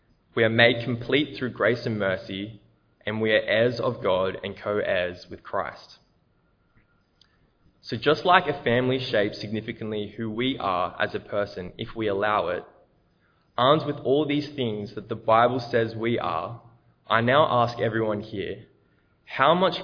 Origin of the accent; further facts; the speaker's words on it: Australia; I'm not going to become Brazilian, I'm Australian.